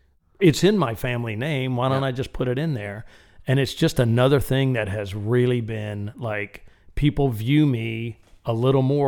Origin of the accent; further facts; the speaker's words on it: Miami, Florida, United States; When I was growing up in Miami, the only way my grandparents could learn English was my mother and her brothers and sisters teaching them in the house.